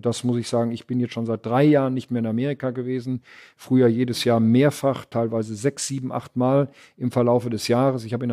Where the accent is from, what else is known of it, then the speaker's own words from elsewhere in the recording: Arnsberg, North Rhine-Westphalia, Germany; Das ist ein langjähriger Freund in meiner Heimatstadt Arnsberg.